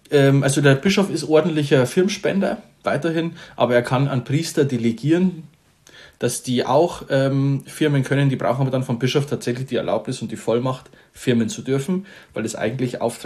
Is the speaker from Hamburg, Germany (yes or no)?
no; Bavaria, Germany; Also beim normalen katholischen Sozialisation irgendwie bei uns in Bayern kommt Taufe, Erstbeichte, dann die Erstkommunion und erst später die Firmung.